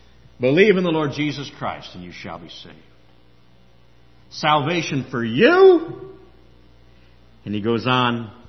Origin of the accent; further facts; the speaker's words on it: Lanark County, Ontario, Canada; I'm from Lanark County, and when Taggart Trucks, when Taggart Perkins went under, there were 5 suicides.